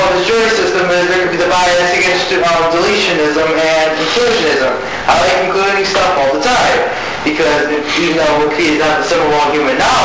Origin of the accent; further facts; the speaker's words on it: New Jersey, United States; now in New York, United States; I know here in New York, they have the encyclopedia in New York, back in my home state of Jersey, we have the encyclopedia in New Jersey.